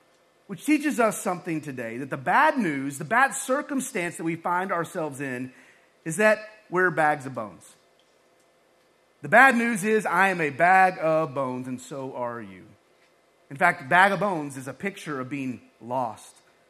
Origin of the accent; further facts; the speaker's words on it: Texas, United States; I came from West Texas. It was like that every week, guys.